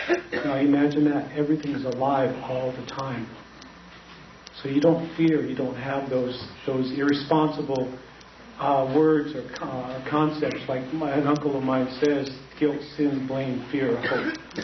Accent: South Dakota, United States; I grew up in Bishop Hare, which was on the Rosebud Lakota Reservation in South Dakota

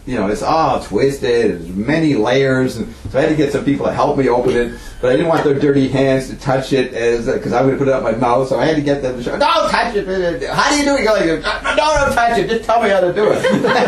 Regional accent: New York, United States; I said, no, I'm from New York.

